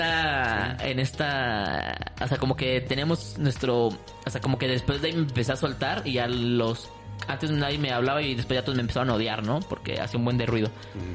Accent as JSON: {"language": "Spanish", "town": "Iztapalapa", "region": "Mexico City", "country": "Mexico", "said": "soy de Iztapalapa, ¿no?"}